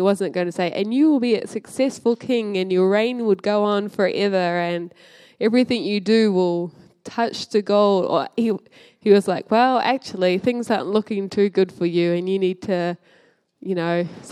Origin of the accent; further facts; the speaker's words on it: Western Province, Papua New Guinea; also born or lived in PNG; I'm a Bamu lady. I'm from Bamu. I'm from lots of places in PNG, but I like the Bamu.